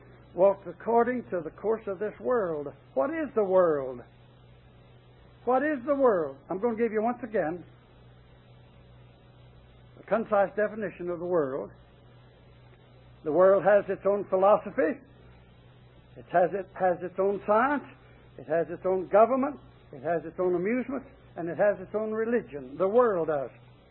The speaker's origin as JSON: {"language": "English", "region": "Tennessee", "country": "United States", "said": "They found out I was from Tennessee."}